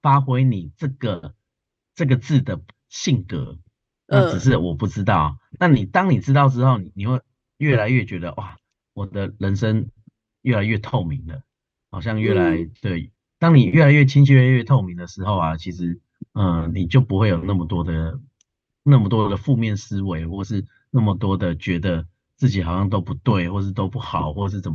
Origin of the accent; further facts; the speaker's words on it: Taiwan; 我觉得这是一个对可能我们台湾人或是东方人其实一个很棒的一个句